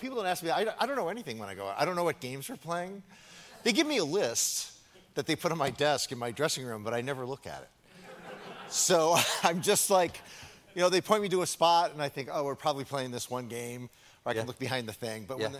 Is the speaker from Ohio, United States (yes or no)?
yes; Cleveland, Ohio, United States; I'm from Cleveland.